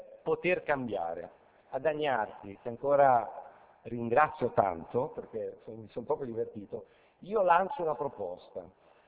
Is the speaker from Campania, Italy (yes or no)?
no; Genoa, Liguria, Italy; Sono genovese